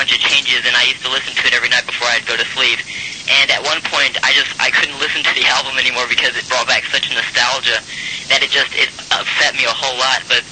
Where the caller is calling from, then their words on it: Denton, Texas, United States; We're calling from Denton.